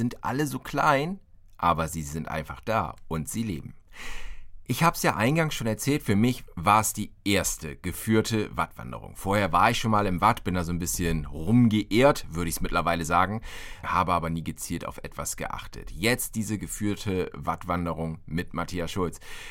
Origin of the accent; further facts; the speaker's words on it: North Sea coast, Germany; ich bin an der Nordsee aufgewachsen